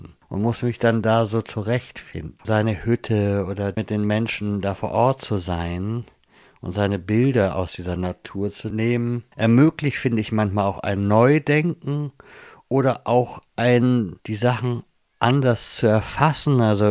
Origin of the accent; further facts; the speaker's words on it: Hamburg, Germany; auf jeden Fall bin ich auf eine gewisse Weise schon Hamburger, aber da sind ganz viele andere Strömungen noch mit dabei.